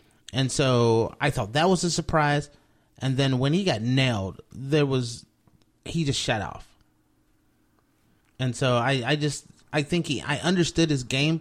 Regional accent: Cleveland, Ohio, United States; I'm from Cleveland, and I support him a lot.

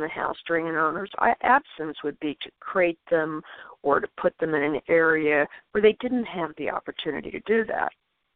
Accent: India; My experience of growing up in India led me to be a very passionate human being.

